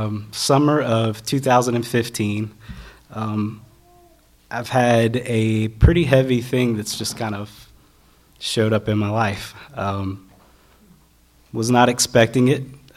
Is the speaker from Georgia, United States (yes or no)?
yes; Georgia, United States; which totally threw me off because I'm from Georgia, so I wasn't expecting that.